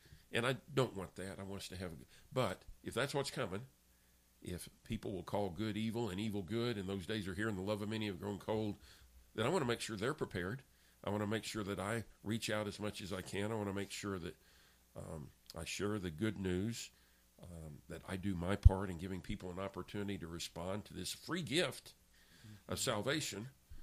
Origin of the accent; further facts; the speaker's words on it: United States; when I was growing up in America